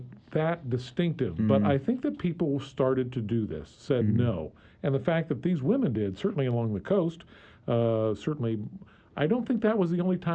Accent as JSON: {"language": "English", "region": "New England", "country": "United States", "tie": "born or raised there", "also_born_or_lived": "Midwest, United States", "said": "And I was born in the Midwest, grew up in New England."}